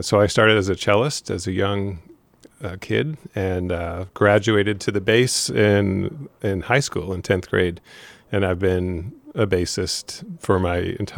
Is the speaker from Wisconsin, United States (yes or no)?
no; Warwick, Rhode Island, United States; I grew up in Warwick, the Greenwood section of Warwick.